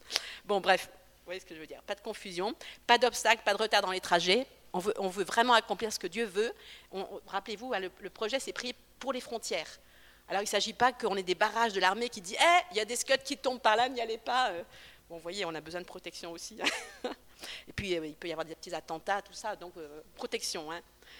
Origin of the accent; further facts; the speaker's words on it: France; On est français.